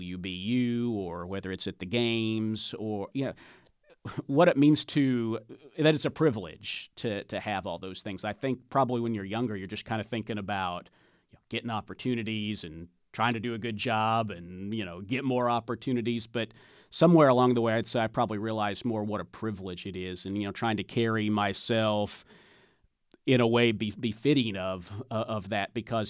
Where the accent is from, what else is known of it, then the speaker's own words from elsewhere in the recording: Indiana, United States; Growing up in Indiana, I loved the Indianapolis Colts, the Pacers, the Cincinnati Reds